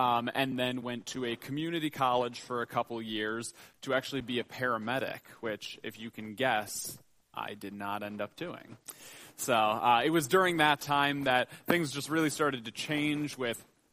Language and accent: English; McHenry, Illinois, United States; I grew up in McHenry, Illinois, which is about an hour and a half east of here.